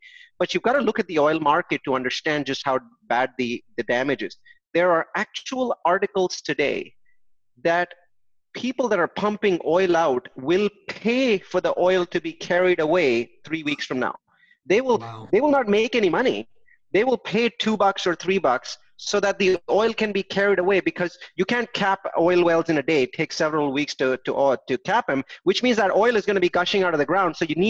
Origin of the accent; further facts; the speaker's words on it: California, United States; one state, California, my home state, had gone into shelter in place